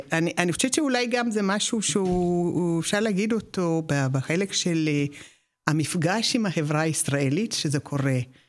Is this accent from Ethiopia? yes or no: yes; Ethiopia; now in Israel; אני גדלנו בבית ציוני, שחלם להגיע